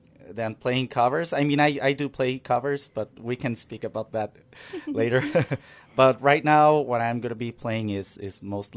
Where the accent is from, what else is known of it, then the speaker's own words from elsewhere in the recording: Tijuana, Baja California, Mexico; English is a second language; now in Rifle, United States; I'm from Mexico, Tijuana, Mexico. I've been living in Rifle for the past 3 years, so it's pretty new.